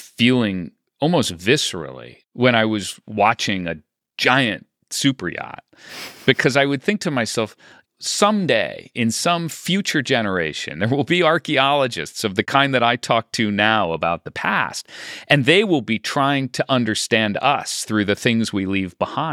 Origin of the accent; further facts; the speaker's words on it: United States; I hope, and I say this, you know, not only as an American, but also, frankly, as a dad